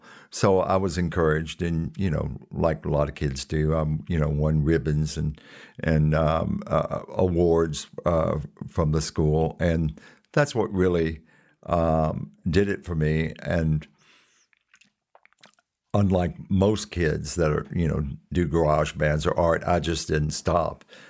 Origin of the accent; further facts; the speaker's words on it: Winchester, Kentucky, United States; I was born in Clark County in Winchester, Kentucky in 1950. Went to the local Catholic school there, St. Agatha Academy.